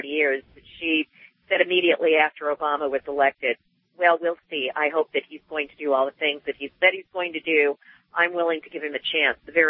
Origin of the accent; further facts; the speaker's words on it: Wyoming, United States; Hey, I wanted to say that I am from Wyoming, which pretty much says it all. Horrific, extreme redneck state.